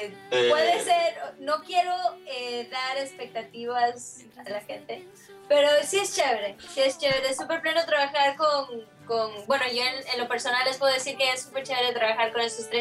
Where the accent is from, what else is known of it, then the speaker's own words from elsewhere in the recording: Quito, Pichincha, Ecuador; moved away; Yo cuando salí de Quito para venir acá, salimos a caminar por la pista para montarnos en el avión